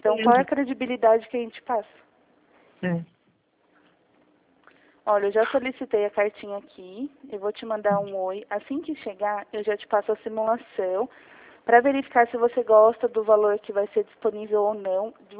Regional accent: Jundiaí, São Paulo, Brazil; Eu sou aqui de Jundiaí

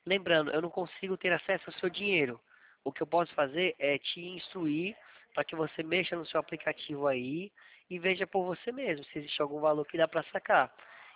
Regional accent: Atibaia, São Paulo, Brazil; Eu sou aqui de Atibaia, interior de São Paulo.

